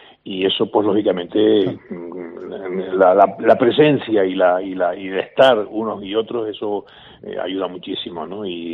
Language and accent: Spanish; Breña Alta, Canary Islands, Spain; sobre todo las vivencias en mi pueblo en Breña Alta, en la isla de La Palma, pues siempre, pues todos los años vivíamos con la familia la Semana Santa